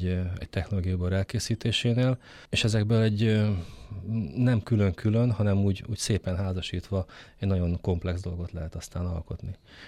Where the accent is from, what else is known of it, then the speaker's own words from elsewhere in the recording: Great Hungarian Plain, Hungary; now in Balaton, Hungary; én Alföldön születtem, tehát ott azért komoly telek voltak annak idején gyerekkoromban